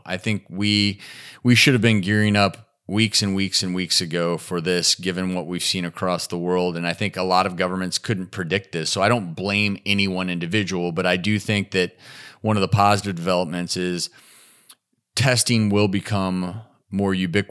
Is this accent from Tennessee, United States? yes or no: yes; Nashville, Tennessee, United States; even my hometown of Nashville